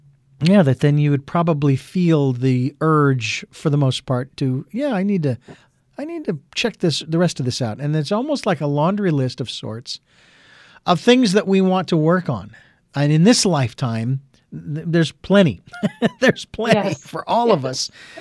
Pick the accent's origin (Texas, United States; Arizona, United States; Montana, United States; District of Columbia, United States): Arizona, United States; Phoenix; moved away; The Eden Energy Medicine Certification Program in my hometown of Phoenix, Arizona. which obviously we both have moved away from